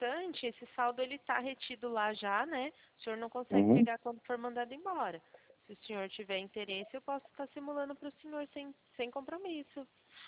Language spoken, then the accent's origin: Portuguese; Itu, São Paulo, Brazil; Então, nós somos aqui de Itu.